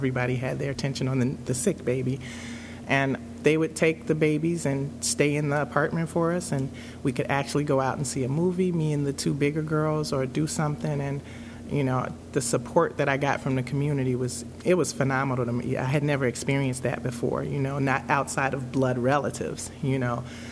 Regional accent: Chicago, Illinois, United States; moved away as an adult; now in Minnesota, United States; I am originally from Chicago. I grew up in Chicago, Illinois. My mom grew up in Chicago as well. I moved here to Minnesota in 1997. So I did all of my high school and some college in Chicago.

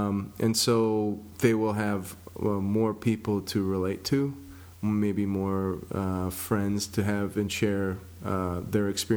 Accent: Chaska, Minnesota, United States; growing up in Chaska at that time was a town of about 7,000 people, so there were no other minorities there.

